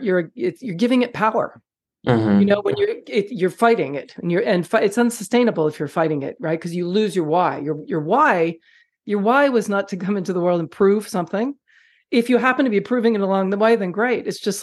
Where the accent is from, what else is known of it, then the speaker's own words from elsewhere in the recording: Kentucky, United States; It sounds like I can do this despite the fact that I'm Black and I'm gay and I'm from Kentucky